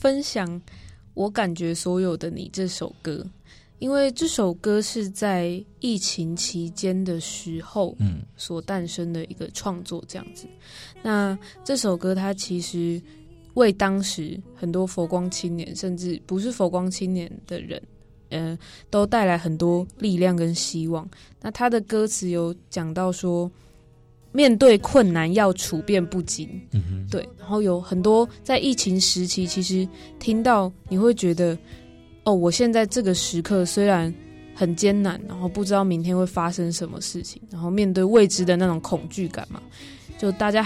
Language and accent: Chinese; Malaysia; 对，这他是我们马来西亚那边一个三好歌手